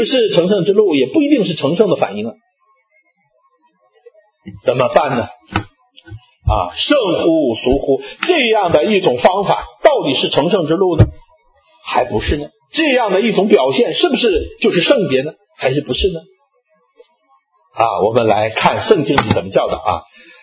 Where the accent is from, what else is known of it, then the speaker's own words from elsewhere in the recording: Northeast China, China; 就是我们东北人北方人啥，我们掏心窝子跟你说话